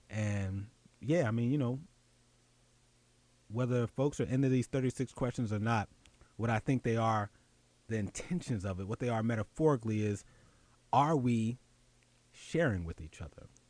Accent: Philadelphia, Pennsylvania, United States; moved away as an adult; now in New York, United States; some of my story is that I grew up in Philly, and I moved to the New York City area in 98.

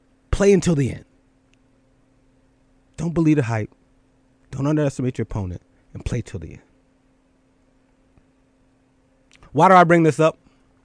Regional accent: Philadelphia, Pennsylvania, United States; I grew up in Philadelphia, played in the Philadelphia Public League.

